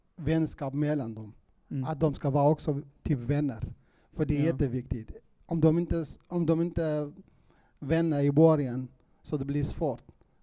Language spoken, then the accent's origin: Swedish; Iraq; Swedish is a second language; mina vänner, de säger i Irak, i mitt hemland, de säger ja